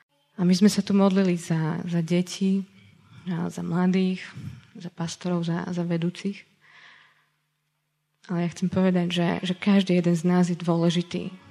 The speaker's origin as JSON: {"language": "Slovak", "town": "Liptovský Mikuláš", "region": "Žilina Region", "country": "Slovakia", "said": "ja som z Mikuláša a tam bol tiež gymnázium"}